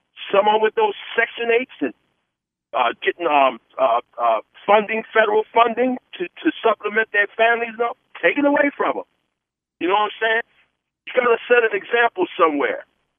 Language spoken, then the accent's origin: English; Maryland, United States; I grew up in Reservoir Hill area. I'm 60 years old.